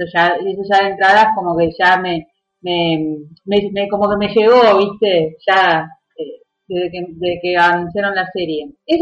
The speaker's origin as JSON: {"language": "Spanish", "country": "Argentina", "said": "pero nosotros somos argentinas"}